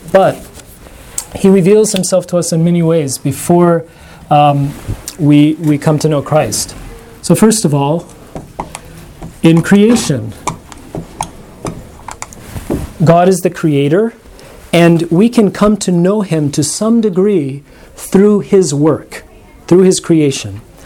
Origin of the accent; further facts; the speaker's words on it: New Mexico, United States; I have a weakness for sunsets because I'm from New Mexico and they have really good sunsets there.